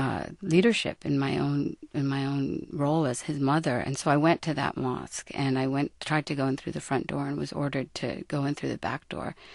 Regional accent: United States; I grew up in America on Jetsons and Romper Room

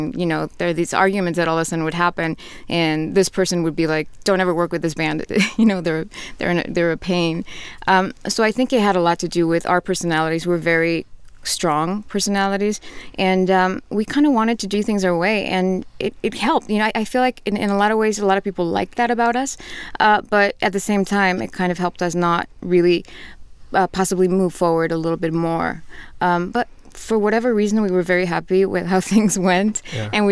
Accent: Tijuana, Baja California, Mexico; This all happened in Tijuana.

